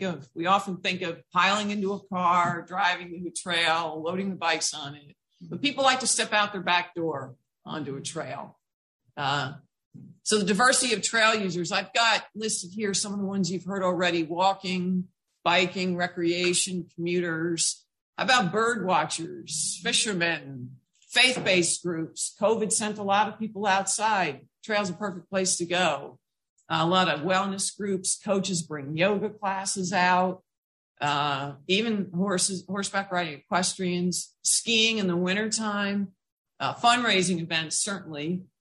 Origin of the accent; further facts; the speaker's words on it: Church Creek, Maryland, United States; also born or lived in New Jersey; But I'm born and raised on the Eastern Shore. I grew up on Church Creek, and I still have a farm there, and I'm back to take care of my ailing parents. So I had to leave New Jersey behind after 36 years.